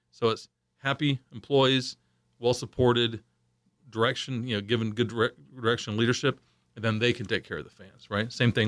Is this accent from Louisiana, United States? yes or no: no; Oklahoma City, Oklahoma, United States; I'm from a suburb. I'm from Oklahoma City.